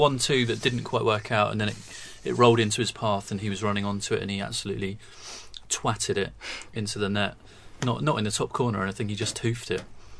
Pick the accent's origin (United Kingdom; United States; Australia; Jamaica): United Kingdom; Perhaps because we're British, we feel like we're victimised a bit by UEFA.